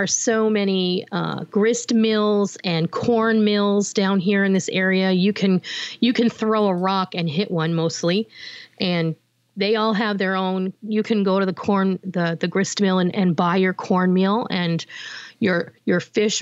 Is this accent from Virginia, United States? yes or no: no; Arizona, United States; my brother, he lives in New Mexico, and I grew up in Arizona from the time I was 11.